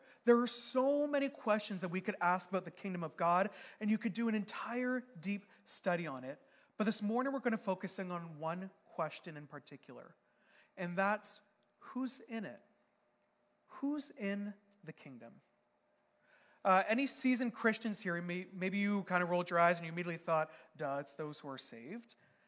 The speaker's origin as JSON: {"language": "English", "town": "Chatham", "region": "Ontario", "country": "Canada", "tie": "born or raised there", "also_born_or_lived": "Niagara", "lives_now": "Kingston, Canada", "said": "I grew up in Chatham, Ontario, by the way, before I came to Niagara and then to Kingston."}